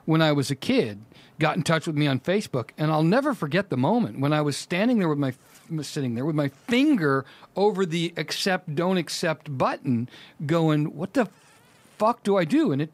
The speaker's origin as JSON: {"language": "English", "town": "Kansas City", "country": "United States", "tie": "born or raised there", "said": "No, I grew up in Kansas City."}